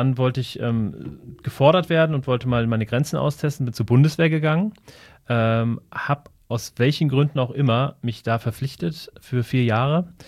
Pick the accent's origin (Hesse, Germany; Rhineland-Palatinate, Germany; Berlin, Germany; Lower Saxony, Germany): Hesse, Germany; Ja, ich bin bei Wiesbaden groß geworden, in einem sehr, in einem kleinen Ort, würde ich sagen, so 20 Kilometer von Wiesbaden entfernt.